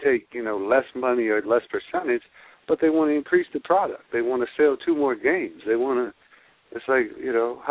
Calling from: Wisconsin, United States; You know, we're calling from Wisconsin, and it's hard to fathom a blackout when you've been a Packer fan

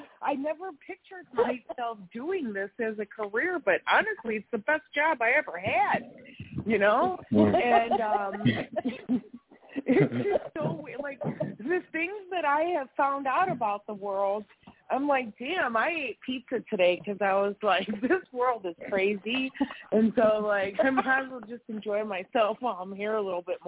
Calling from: Wisconsin, United States; I'm in Wisconsin.

